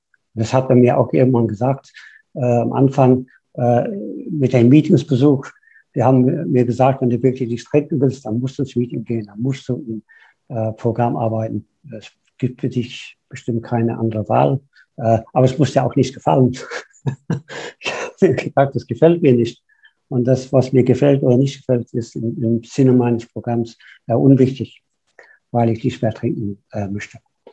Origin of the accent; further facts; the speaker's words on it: Ireland; German is a second language; now in Germany; Man hört, ich bin nicht aus Deutschland, ich komme aus Irland, bin aber seit vielen Jahren von dort weg.